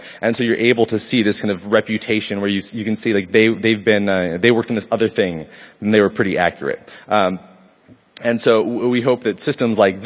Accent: Oakland, California, United States; a night of rioting that took place in my hometown in Oakland.

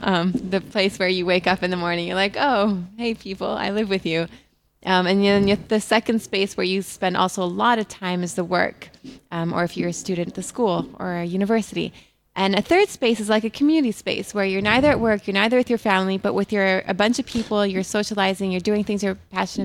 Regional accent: Beirut, Beirut Governorate, Lebanon; I'm from Beirut. I'm an educator, and I'm also from a hackerspace in Beirut called Lumba Labs.

